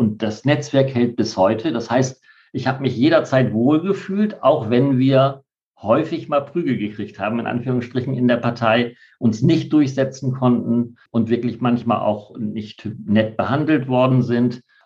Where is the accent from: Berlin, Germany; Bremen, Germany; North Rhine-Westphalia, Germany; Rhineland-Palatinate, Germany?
Bremen, Germany; Also, altmodischer Begriff, das ist meine Heimat tatsächlich. Ich fühle mich total wohl hier.